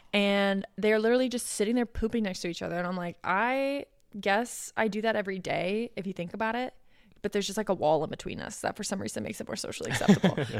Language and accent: English; United States; at least being American growing up, I never saw a lot of movies, nor did I ever learn much about the German side of the world